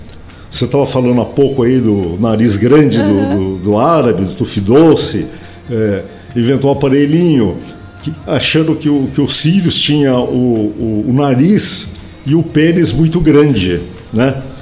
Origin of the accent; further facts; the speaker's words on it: Guaxupé, Minas Gerais, Brazil; born there; a comunidade sírio-libanesa de Guaxupé, da qual eu faço parte, né? Eu nasci aqui em Guaxupé, fui batizado na Igreja Ortodoxa aqui de Guaxupé